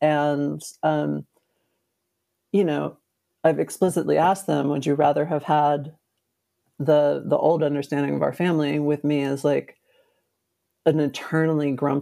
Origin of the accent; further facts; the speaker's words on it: Texas, United States; I grew up in Texas. And I was like, I'm Gen X.